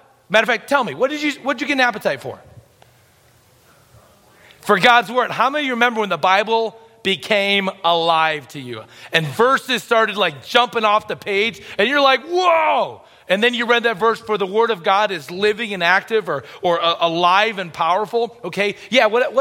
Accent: Illinois, United States; now in Michigan, United States; I grew up in Illinois, so I live in Michigan now, so yeah.

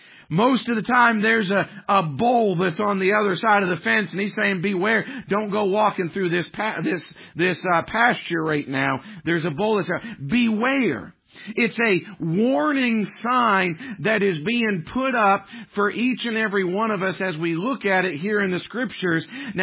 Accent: Maine, United States; I can't say I ever did this growing up in Maine, just be honest with you

